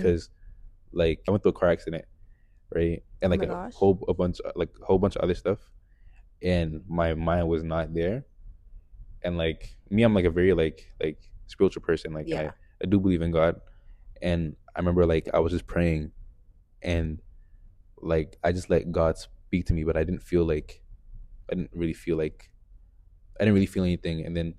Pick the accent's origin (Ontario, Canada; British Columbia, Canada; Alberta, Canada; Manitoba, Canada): Ontario, Canada; Ottawa; also born or lived in Sierra Leone / United States; I want to say I grew up here, but my first memory was in Sierra Leone, and I have a couple memories from the States as well, but like I guess, you know, I'm really Canadian for real.